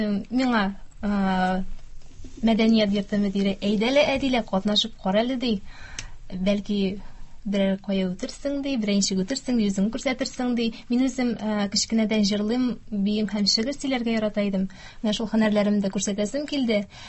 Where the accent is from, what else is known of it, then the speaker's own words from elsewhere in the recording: Novosheshminsk, Tatarstan, Russia; Яңа Чишмә ягыннан булам мин.